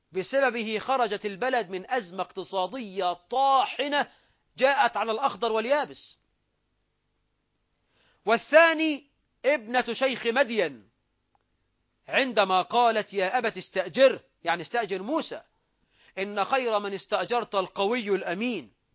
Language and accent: Arabic; Egypt; مصر هنا أي بلدنا مصر